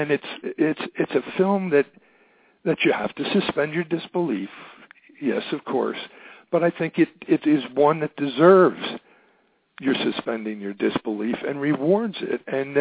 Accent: Philadelphia, Pennsylvania, United States; I'm a Philadelphian. I'm born and raised. Went to Villanova.

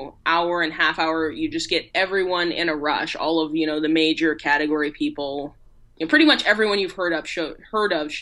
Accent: Wisconsin, United States; I mean, the only thing is, and understand, I'm coming from Wisconsin, where our main food groups are beer, brats, and cheese.

